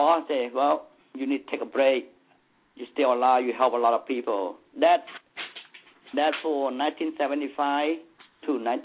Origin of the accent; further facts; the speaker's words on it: Cambodia; English is a second language; They know that they asked me where are you from. I said Cambodia.